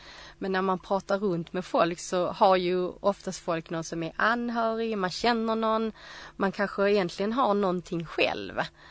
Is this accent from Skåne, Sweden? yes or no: yes; Skåne, Sweden; jag är ju inte bara blind, utan jag är ju också kvinna och jag är ju från Skåne